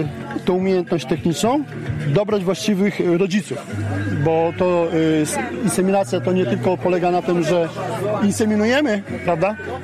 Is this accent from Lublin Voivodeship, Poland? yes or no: yes; Końskowola, Lublin Voivodeship, Poland; Pochodzę z Końskowoli, z okolic, spod Puław.